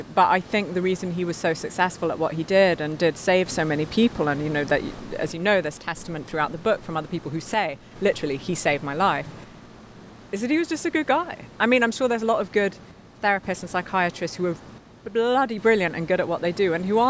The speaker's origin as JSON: {"language": "English", "region": "England", "country": "United Kingdom", "tie": "born or raised there", "said": "growing up in England, you have to understand there's such a minuscule Jewish community"}